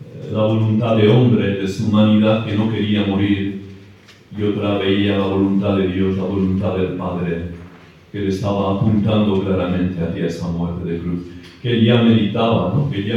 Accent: Basque Country, Spain; Porque yo soy vasco, los vascos somos sobrios

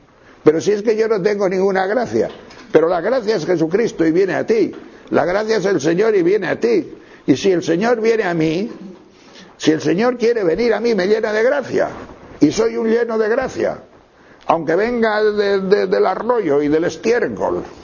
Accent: Tejerina, Castile and León, Spain; yo soy de Tejerina, provincia de León, y en mi pueblo hay muchas cuadras, tantas como casa.

